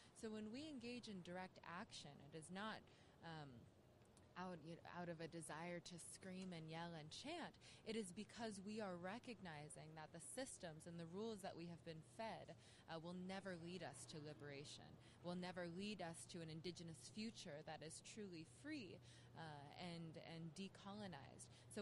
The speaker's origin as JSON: {"language": "English", "town": "Anchorage", "region": "Alaska", "country": "United States", "tie": "born or raised there", "said": "I'm a member of the Chuchiyang tribe of Dillingham, though my family is from Old Kijik Village in Lake Clark, and I was born and raised here in Dariyakak in our Dene'ina homelands of Anchorage."}